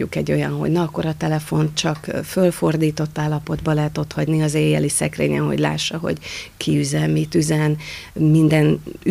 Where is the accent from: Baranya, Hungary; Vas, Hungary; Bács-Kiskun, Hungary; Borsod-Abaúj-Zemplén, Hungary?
Baranya, Hungary; Pécs; kettő Pesten, egy otthon Pécsen.